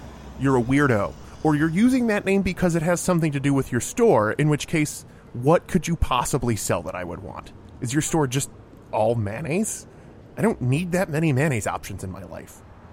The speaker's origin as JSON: {"language": "English", "region": "Michigan", "country": "United States", "tie": "born or raised there", "said": "Somehow I grew up in Michigan and I've never played Euchre."}